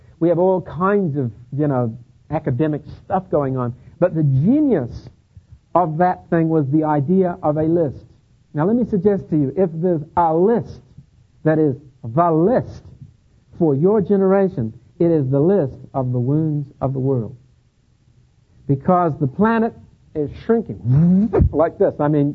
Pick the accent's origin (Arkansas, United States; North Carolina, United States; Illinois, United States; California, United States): California, United States; Los Angeles; You know, I'm from Los Angeles. I mean, we have Turk and Armenian and Greek, all living right next to one another.